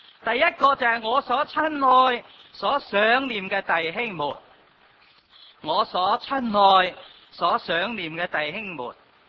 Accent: China; 我哋中国人有所谓在家靠朋友，出外在家靠父母。

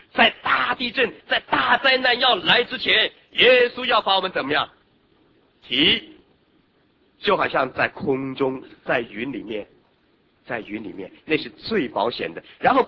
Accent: Hong Kong; 我是香港人

